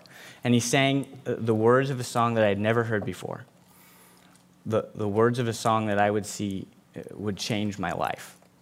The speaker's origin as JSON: {"language": "English", "region": "Nebraska", "country": "United States", "tie": "born or raised there", "said": "That I grew up on a farm in the great state of Nebraska. And while the population of my hometown was 293 people"}